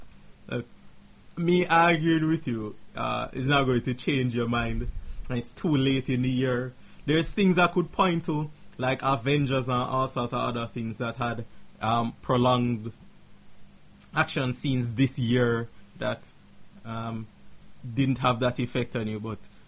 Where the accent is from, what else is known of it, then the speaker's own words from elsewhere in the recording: Jamaica; born there; That's part of the reason I was born in Jamaica.